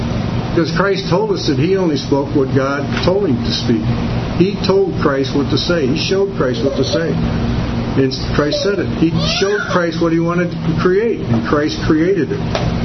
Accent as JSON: {"language": "English", "town": "Detroit", "region": "Michigan", "country": "United States", "said": "Now, I came from Detroit."}